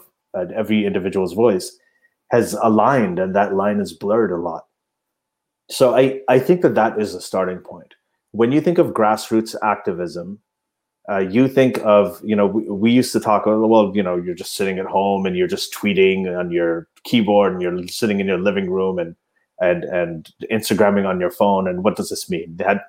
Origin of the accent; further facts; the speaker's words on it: Pakistan; I'm an atheist from Muslim background. Mm-hmm. He's also an atheist from Muslim background. He's also Pakistani.